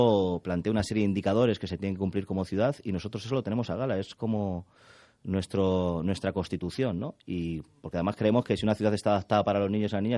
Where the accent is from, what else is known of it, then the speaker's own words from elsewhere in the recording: Rivas-Vaciamadrid, Community of Madrid, Spain; also born or lived in La Paz; Pues yo soy de Madrid.